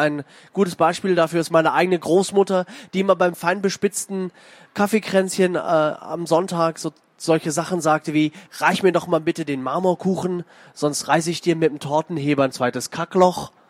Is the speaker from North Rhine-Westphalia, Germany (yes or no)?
yes; Bochum, North Rhine-Westphalia, Germany; Ich komme tatsächlich aus dem Ruhrgebiet.